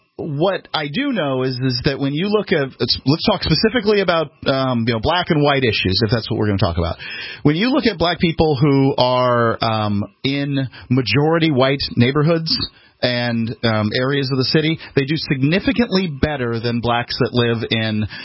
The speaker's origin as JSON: {"language": "English", "region": "the South", "country": "United States", "said": "It meant sort of maybe where you're from, which, of course, I'm from the South."}